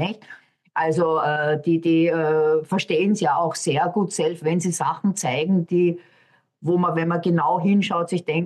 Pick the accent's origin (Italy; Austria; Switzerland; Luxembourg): Austria; Ich bin damals in Österreich aufgewachsen